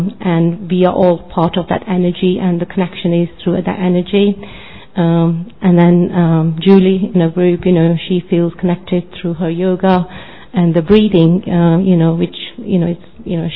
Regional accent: London, United Kingdom; I'm from London in the United Kingdom.

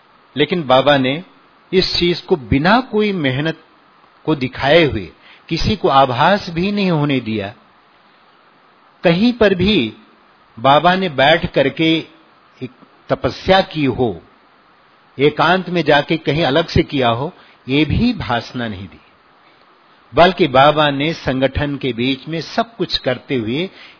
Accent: Sultanpur, Uttar Pradesh, India; आपके पड़ोस का ही हूँ, सुल्तानपुर से हूँ

